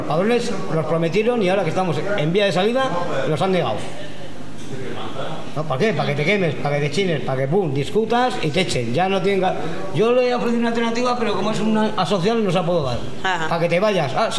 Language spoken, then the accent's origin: Spanish; Vitoria-Gasteiz, Basque Country, Spain; Soy de Gasteiz y me costó Dios ayuda.